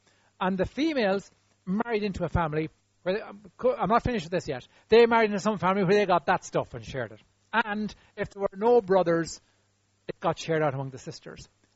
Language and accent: English; Ireland; because we're human and we're Irish, and we've got other sorts of background things that just hang on us.